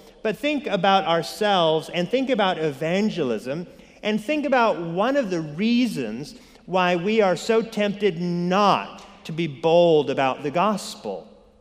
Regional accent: Oregon, United States; Well, I grew up in Oregon, and in my entire youth, I'd say 0 to 21, I never went to a funeral.

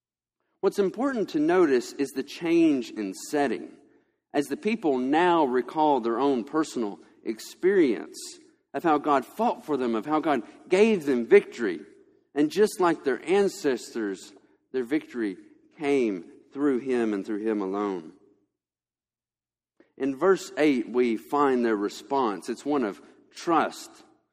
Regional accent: Tennessee, United States; also born or lived in Alabama; now in Georgia, United States; I'm from East Tennessee, just outside of Knoxville

